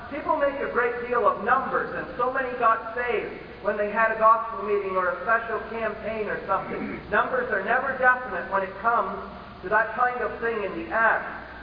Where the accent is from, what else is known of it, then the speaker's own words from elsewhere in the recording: Smiths Falls, Ontario, Canada; I think we have one if you came to my hometown. "The churches of Smith Falls welcome you."